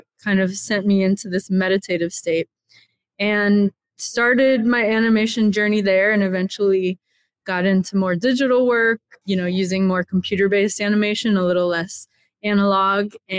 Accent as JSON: {"language": "English", "town": "Miami", "region": "Florida", "country": "United States", "tie": "born or raised there", "said": "I grew up in Miami, Florida, and my grandpa was a hobby artist."}